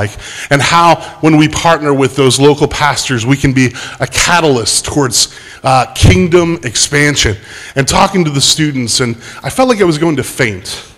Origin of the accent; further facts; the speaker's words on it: Pennsylvania, United States; I grew up in Western Pennsylvania, the fifth generation of crane operators and steelworkers. When I want to visit family, I go to Pittsburgh